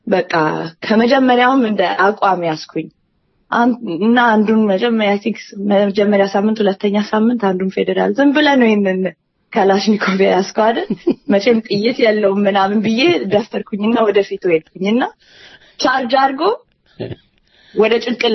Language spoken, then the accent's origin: Amharic; Sweden; መጀመሪያ እኔ ያው ስዊድን ተወልጄ ነው ያደኩትና ኢትዮጵያ በአባቴ ብዝና እዛ ያሉኝ ቤተሰብ ምክንያት ነው ብዙ የሚሄደውና በደስታ ብቻ ነው ማውቀው።